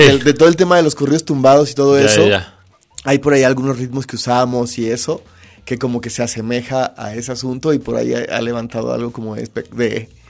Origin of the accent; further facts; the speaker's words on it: Mexico; la música que nos pertenece como pueblo mexicano